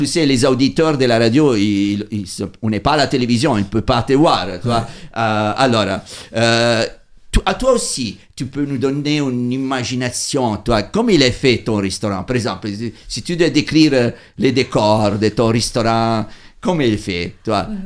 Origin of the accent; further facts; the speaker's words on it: Italy; nous, on est italien